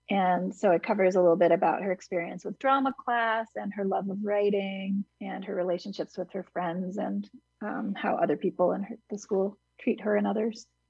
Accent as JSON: {"language": "English", "town": "Hudson", "region": "New York", "country": "United States", "said": "I'm from Hudson and I'm maybe the director of the Hudson Area Library."}